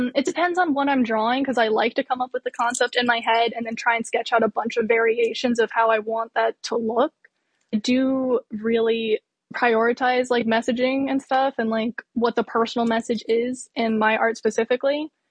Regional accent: Parksville, New York, United States; now in Woodridge, United States; Yeah, so I do live here in Sullivan County. I grew up in Parksville. Currently, I'm in Woodridge.

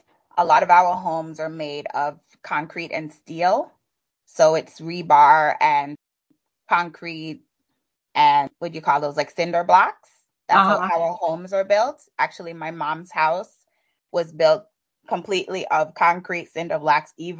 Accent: Nevis, St. Kitts & Nevis; Beautiful, mountainous, green, lush, tiny islands in the Eastern Caribbean. We are British islands.

